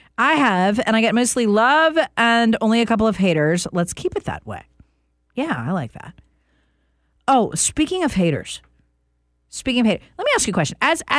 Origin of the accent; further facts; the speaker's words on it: the South, United States; No, but I am a Southerner at heart. Plus, I grew up in the South.